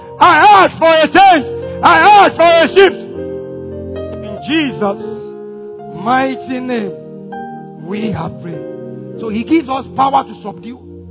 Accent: Accra, Greater Accra, Ghana; when I grew up in Accra, all the boxing champions in Ghana are from that area.

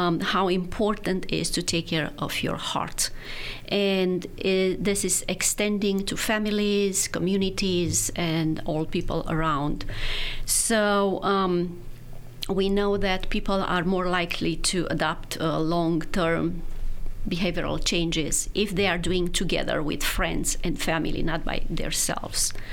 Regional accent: Romania; now in United States; Originally, I'm from Romania, and I did my undergraduate school in Bucharest.

